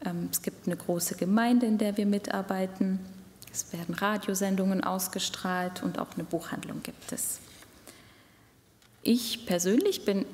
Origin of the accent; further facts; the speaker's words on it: Southern Germany, Germany; das hat der Philipp vorhin schon gesagt. Ich bin 33 Jahre alt und ich komme aus Süddeutschland, aber das haben Sie wahrscheinlich schon gehört.